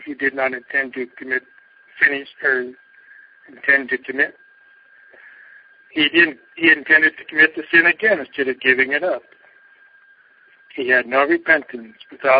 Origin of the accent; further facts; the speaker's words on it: Cottonwood, United States; As our parish priest told us when I was a youngster growing up in Cottonwood